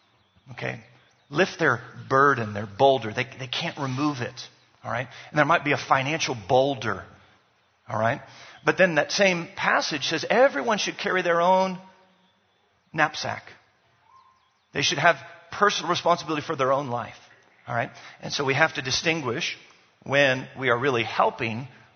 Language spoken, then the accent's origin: English; Zambia; We're from Zambia. We live in the most generous nation on planet Earth. We're a donor nation.